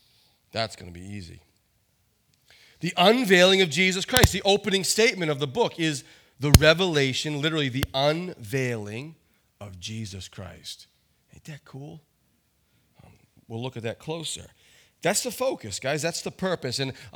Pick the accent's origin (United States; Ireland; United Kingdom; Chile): Ireland; I definitely don't think, and I am Irish, but I definitely don't think he was a red hair, red bearded, green-eyed Irish guy